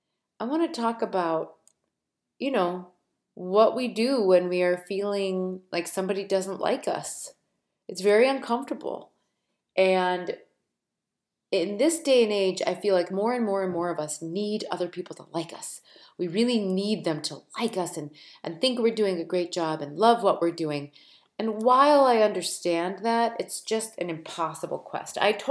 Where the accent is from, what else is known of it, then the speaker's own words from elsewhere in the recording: Midwest, United States; I am a middle child. I'm a Midwesterner.